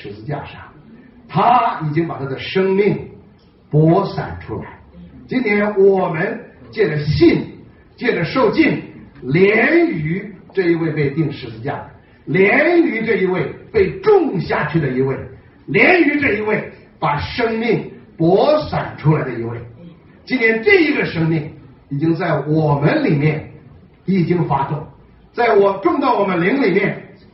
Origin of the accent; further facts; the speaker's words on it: Hebei, China; 我以前查过啊，我是河北的，河南种小麦种的很多